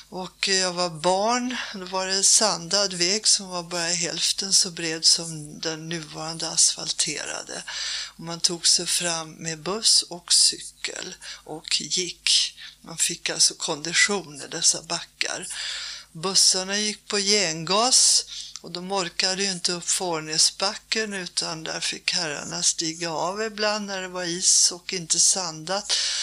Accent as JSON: {"language": "Swedish", "town": "Stockholm", "region": "Stockholm County", "country": "Sweden", "tie": "born or raised there", "said": "Jag är född och uppväxt i Stockholm, mitt i Stockholm vid Kungsgatan, Sveavägen."}